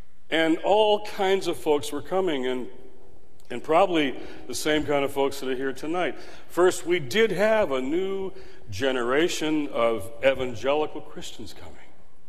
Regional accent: Detroit, Michigan, United States; I was in Detroit, my hometown, one night staying at the Days Inn

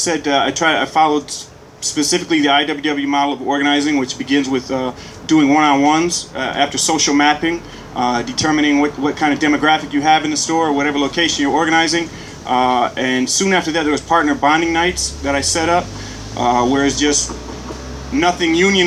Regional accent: Grand Rapids, Michigan, United States; Like Doug said, I'm from Grand Rapids, Michigan. I've been in the Bay for about 2 years now.

